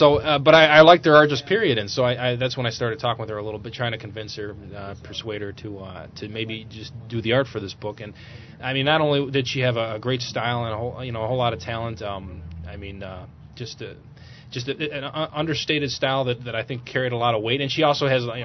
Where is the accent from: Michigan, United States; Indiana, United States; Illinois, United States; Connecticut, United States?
Illinois, United States; Chicago; I'm from Chicago.